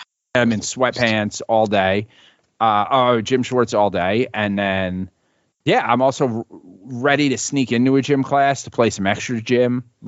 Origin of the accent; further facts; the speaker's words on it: New York City, New York, United States; No, like I grew up in New York City.